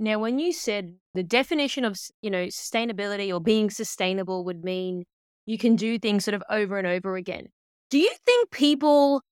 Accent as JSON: {"language": "English", "town": "Townsville", "region": "Queensland", "country": "Australia", "tie": "born there", "said": "I was not born in Sydney. I was born in Townsville"}